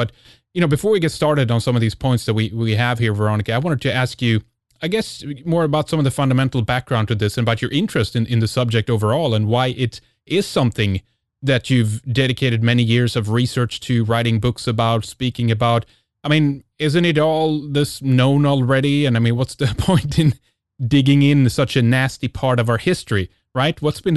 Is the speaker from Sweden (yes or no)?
yes; Sweden; English is a second language; from Sweden